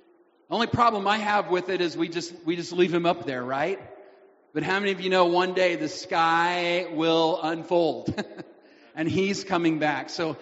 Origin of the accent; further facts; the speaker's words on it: Oildale, California, United States; So when I was little, growing up in Oildale, California, a suburb of Bakersfield, California